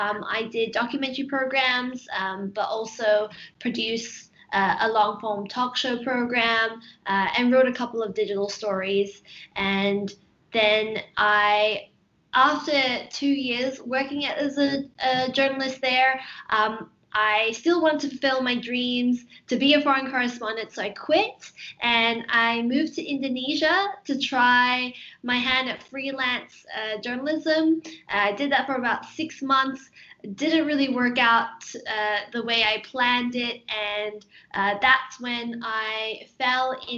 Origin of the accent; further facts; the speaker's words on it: Australia; also born or lived in Malaysia; now in London, United Kingdom; I was born in Malaysia, but grew up in Australia. So I'm actually an Australian citizen, but I'm currently based in London.